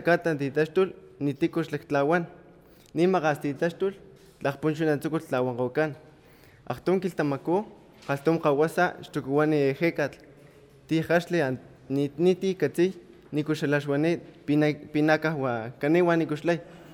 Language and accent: Spanish; Ecatlán, Puebla, Mexico; De lo que es mi pueblo. Bueno, para empezar, lo que es Caunín, que es en Totonaco, que es Ecatlán, lo que significa es lugar de los vientos.